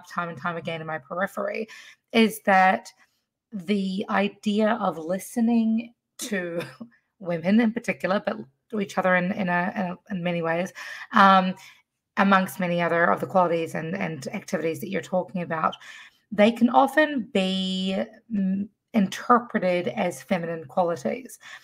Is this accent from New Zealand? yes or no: yes; New Zealand; I grew up in New Zealand with my mother and my father was in Fiji my entire life.